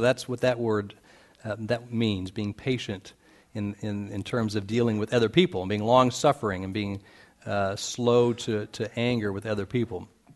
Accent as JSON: {"language": "English", "region": "Indiana", "country": "United States", "said": "But I am from the Midwest. I'm from Indiana originally, and so I've seen a lot of farms."}